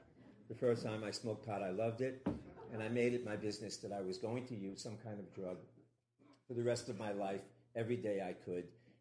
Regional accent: New York, United States; So I grew up in New York. My grandfather in that setting dictated the education that we would have, and I went to a Jewish parochial school.

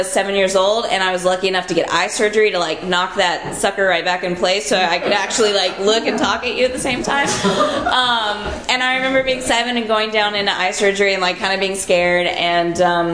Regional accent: Texas, United States; I grew up in Texas. I'm a Southern girl, and I moved out here about 3 years ago to go to law school

